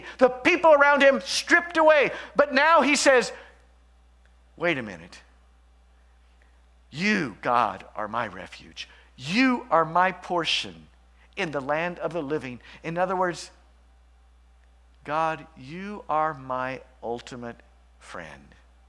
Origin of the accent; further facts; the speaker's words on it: Acton, Indiana, United States; I grew up here in Indiana, Acton, Indiana. Ever heard of it? It's down in Franklin Township, a little hole-in-the-wall town.